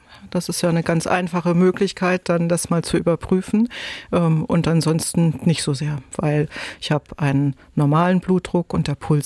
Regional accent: Neumünster, Schleswig-Holstein, Germany; Denn die Form erinnert mich an die Landkarte meiner Heimat Schleswig-Holstein mit meinem Geburtsort Neumünster.

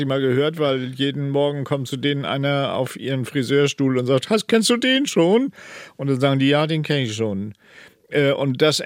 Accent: Hamburg, Germany; Ja, Großlottbek sagt es schon, da bin ich aufgewachsen. Ich bin früher immer mit meinem Fahrrad ganz viel an die Elbe gefahren.

